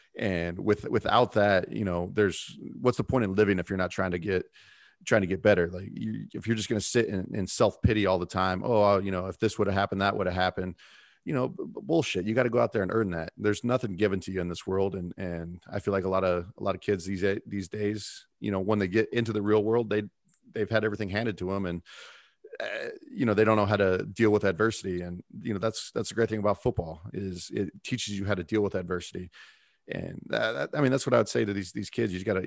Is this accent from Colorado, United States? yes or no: yes; Fort Morgan, Colorado, United States; I came from Fort Morgan, a town of 9,000 people.